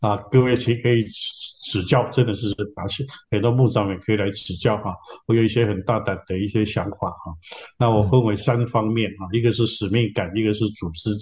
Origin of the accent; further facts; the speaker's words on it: China; 我们中国人怎么可能承担最后一棒呢？